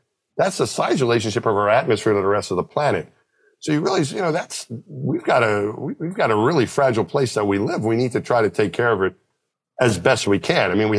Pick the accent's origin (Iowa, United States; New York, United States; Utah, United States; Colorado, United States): New York, United States; Franklin Square; You know, I grew up just out of Queens in New York, just outside of New York City. My hometown was my home when I was a little kid. Franklin Square.